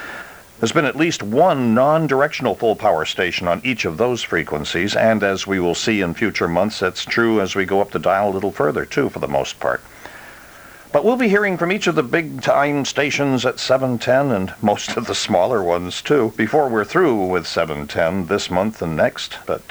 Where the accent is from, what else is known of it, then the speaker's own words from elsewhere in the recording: Vermont, United States; As a child, I remember I grew up in Vermont